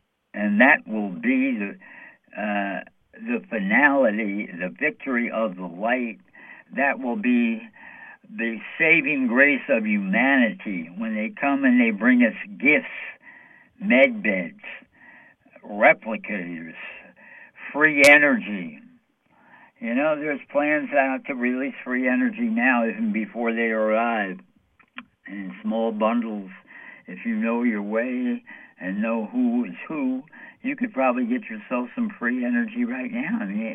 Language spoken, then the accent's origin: English; United States; I'm an American. We all love our Constitution